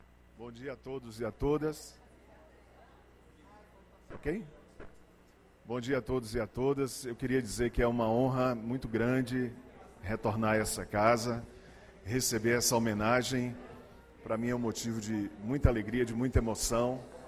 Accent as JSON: {"language": "Portuguese", "town": "Jequié", "region": "Bahia", "country": "Brazil", "tie": "born or raised there", "moved": "as an adult", "lives_now": "Vitória da Conquista, Brazil", "said": "Eu saí de Jequié, minha terra natal, que eu também amo, trabalhei em rádio lá durante 10 anos, vim para Vitória da Conquista estudar jornalismo na UESB"}